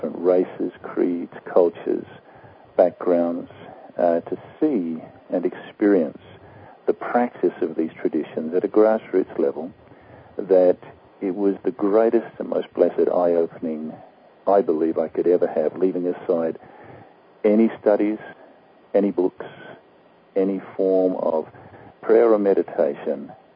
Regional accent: Australia; moved away as an adult; my parents migrated to Australia. I grew up in Australia

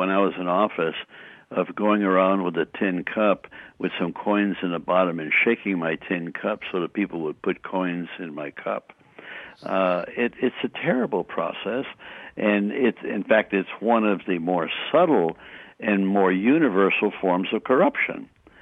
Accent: Alaska, United States; In my case, I came from Alaska, represented Alaska.

